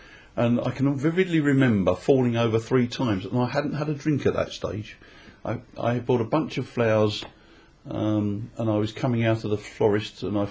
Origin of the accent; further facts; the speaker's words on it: Manor Park, London, United Kingdom; now in Billericay, United Kingdom; We came from the East End of London. I'd been in London 31 years then, having been brought up in Manor Park.